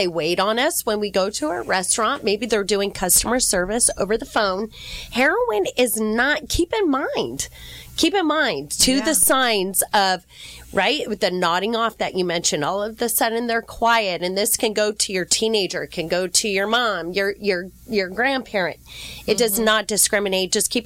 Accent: Monarch Bay, California, United States; I grew up in Monarch Bay

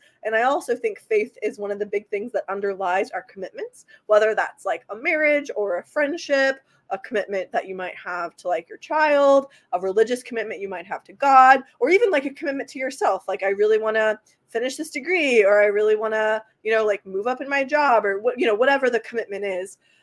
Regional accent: Kansas, United States; So I'm from Kansas, so I'm a fan for sure.

